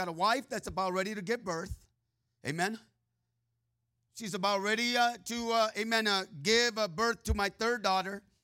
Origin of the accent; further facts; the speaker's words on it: Merced, California, United States; there in my hometown of Merced, California. That's my hometown.